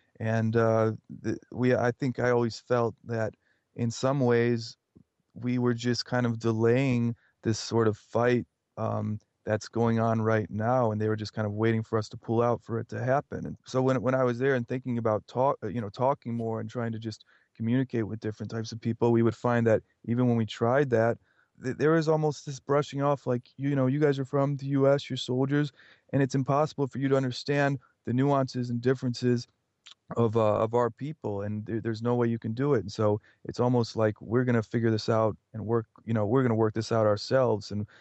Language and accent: English; United States; besides obviously growing up in the States and, you know, my own country